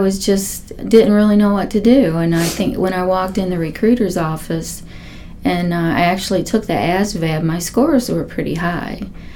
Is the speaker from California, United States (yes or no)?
no; Louisville, Kentucky, United States; Well, I grew up in Louisville, went to Seneca High School.